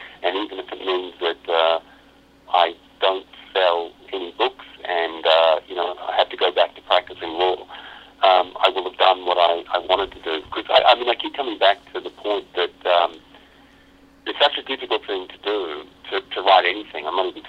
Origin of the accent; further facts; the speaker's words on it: Australia; now in New York, United States; growing up in Australia and being fed Sesame Street as a kid